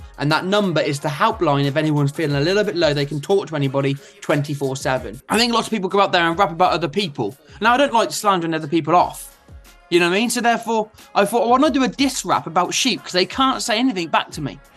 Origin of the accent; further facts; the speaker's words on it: Chipping Norton, South East England, United Kingdom; I'm just like this, I'm a guy from Chippy Norton.